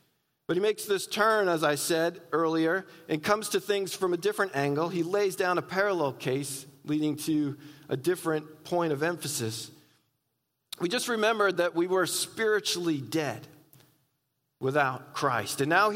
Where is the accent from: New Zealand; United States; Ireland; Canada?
United States; New England; I've shared with you before that I'm from New England.